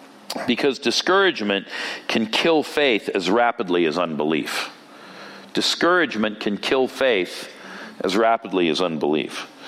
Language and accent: English; United States; You see, I'm kind of loud of voice to begin with, and I'm an American.